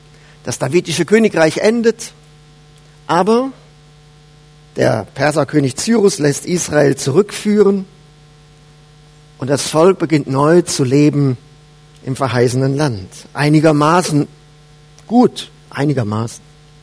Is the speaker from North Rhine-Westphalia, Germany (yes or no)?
yes; North Rhine-Westphalia, Germany; Ich komme ja aus dem Siegerland und da versteht man das.